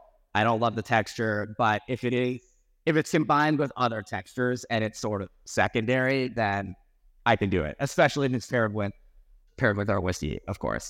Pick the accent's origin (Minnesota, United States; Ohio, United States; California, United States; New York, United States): California, United States; Malibu; I grew up in Malibu, grew up on the beach. Used to surf a lot when I lived walking distance from the beach. Yeah, lived in LA my whole life.